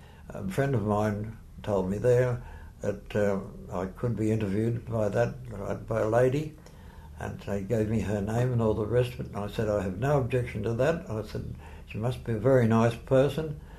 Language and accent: English; Australia; Being an Australian, I said it straight out.